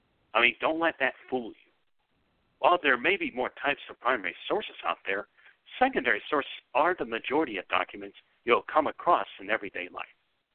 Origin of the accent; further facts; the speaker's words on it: Texas, United States; born there; I was born in Texas on January 14th, 1992. I consider that a good old state of Texas.